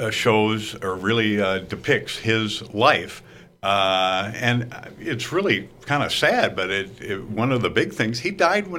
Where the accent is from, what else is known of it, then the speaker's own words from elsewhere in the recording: St. Paul, Minnesota, United States; being born and raised in St. Paul, we always refer to Minneapolis as one of those western suburbs of St. Paul.